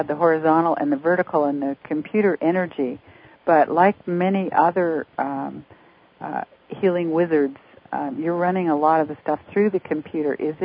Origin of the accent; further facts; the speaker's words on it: Canada; now in United States; Well, I'm a Canadian living in the States, and you're back and forth.